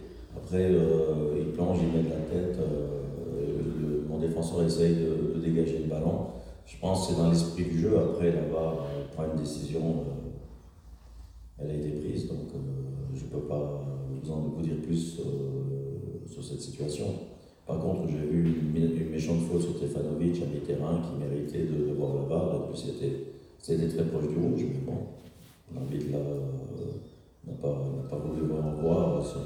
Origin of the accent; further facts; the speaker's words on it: Switzerland; Il faut des étrangers, il ne faut plus des Suisses, on est tous des Suisses.